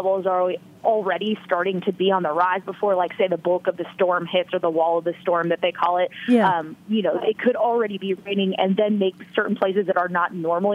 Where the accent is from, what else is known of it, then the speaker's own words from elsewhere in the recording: California, United States; because I have so many friends from Florida, but I'm from California, so I have all my friends there.